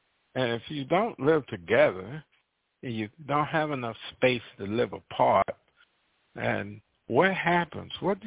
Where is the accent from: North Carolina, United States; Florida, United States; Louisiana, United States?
North Carolina, United States; And I grew up in the South. There was not that much hatred where I grew up in North Carolina as it is now. And I'm still back in North Carolina. I'm in the western part of North Carolina.